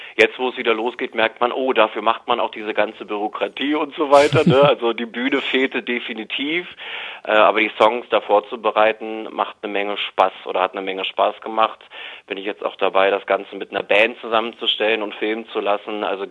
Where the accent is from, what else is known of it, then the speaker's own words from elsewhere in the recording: Berlin, Germany; Ich bin ja waschechter Berliner und ist es nicht, würde es ausgesprochen heißen.